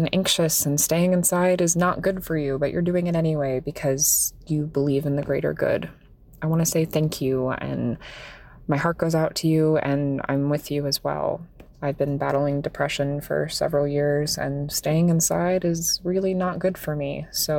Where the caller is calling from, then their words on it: Port St. Lucie, Florida, United States; I'm calling in from Port St. Lucie, Florida.